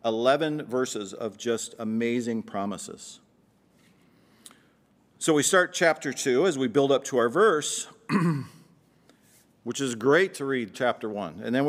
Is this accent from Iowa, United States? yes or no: yes; Iowa, United States; I'm from Iowa. Time to bring the family back to Iowa.